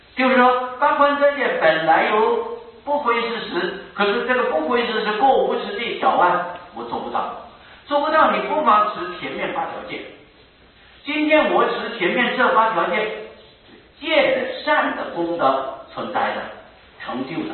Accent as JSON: {"language": "Chinese", "country": "China", "said": "因为我们中国人呢般呢对持无没有这个习惯"}